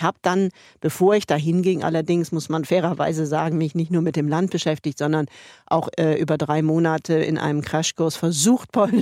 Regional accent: Cologne, North Rhine-Westphalia, Germany; Und sage ich jetzt einfach mal so als Kölnerin.

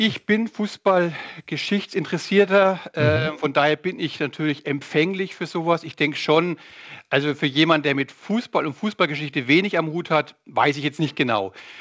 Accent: West Germany, Germany; aber gerade als Westdeutscher, wie ich einer sozusagen sozialisiert bin

